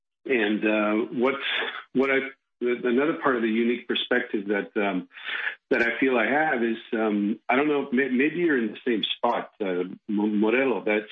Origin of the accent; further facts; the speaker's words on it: Canada; also born or lived in Europe; I'm a Canadian from Italian descent, spent most of my life in Europe